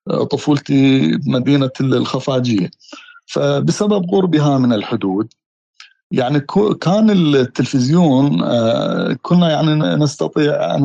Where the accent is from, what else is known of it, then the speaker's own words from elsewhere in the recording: Khuzestan, Iran; accent: Ahwazi Arabic; first language Arabic; ولكن الحقيقة لغة الأم هي طبعا هي راح تكون لهجة، يعني اللهجة الأهوازية